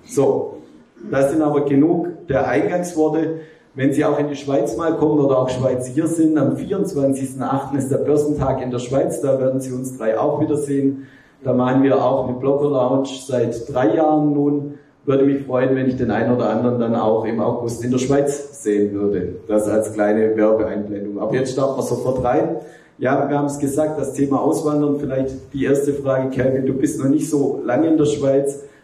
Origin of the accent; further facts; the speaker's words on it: Baden-Württemberg, Germany; now in Switzerland; Ich sag immer nur, so als Schwabe für den Espresso 5 Stutz, das tut mir immer noch weh.